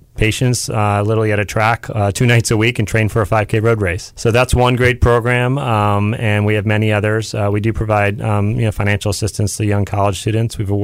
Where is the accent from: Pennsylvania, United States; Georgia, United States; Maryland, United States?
Maryland, United States; Doug and I grew up together in Maryland.